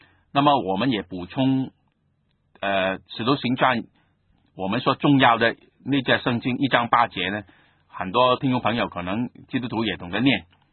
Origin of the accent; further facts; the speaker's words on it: Guangdong, China; first language Cantonese; Chinese is a second language; 不是我们的母语嘛，我是广东人呢，广东话是我的本来的语言，但是也在学习